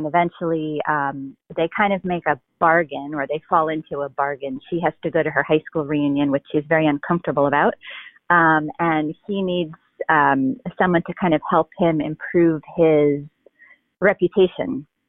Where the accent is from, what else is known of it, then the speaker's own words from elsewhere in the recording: New Jersey, United States; Sure. I'm a writer from New Jersey.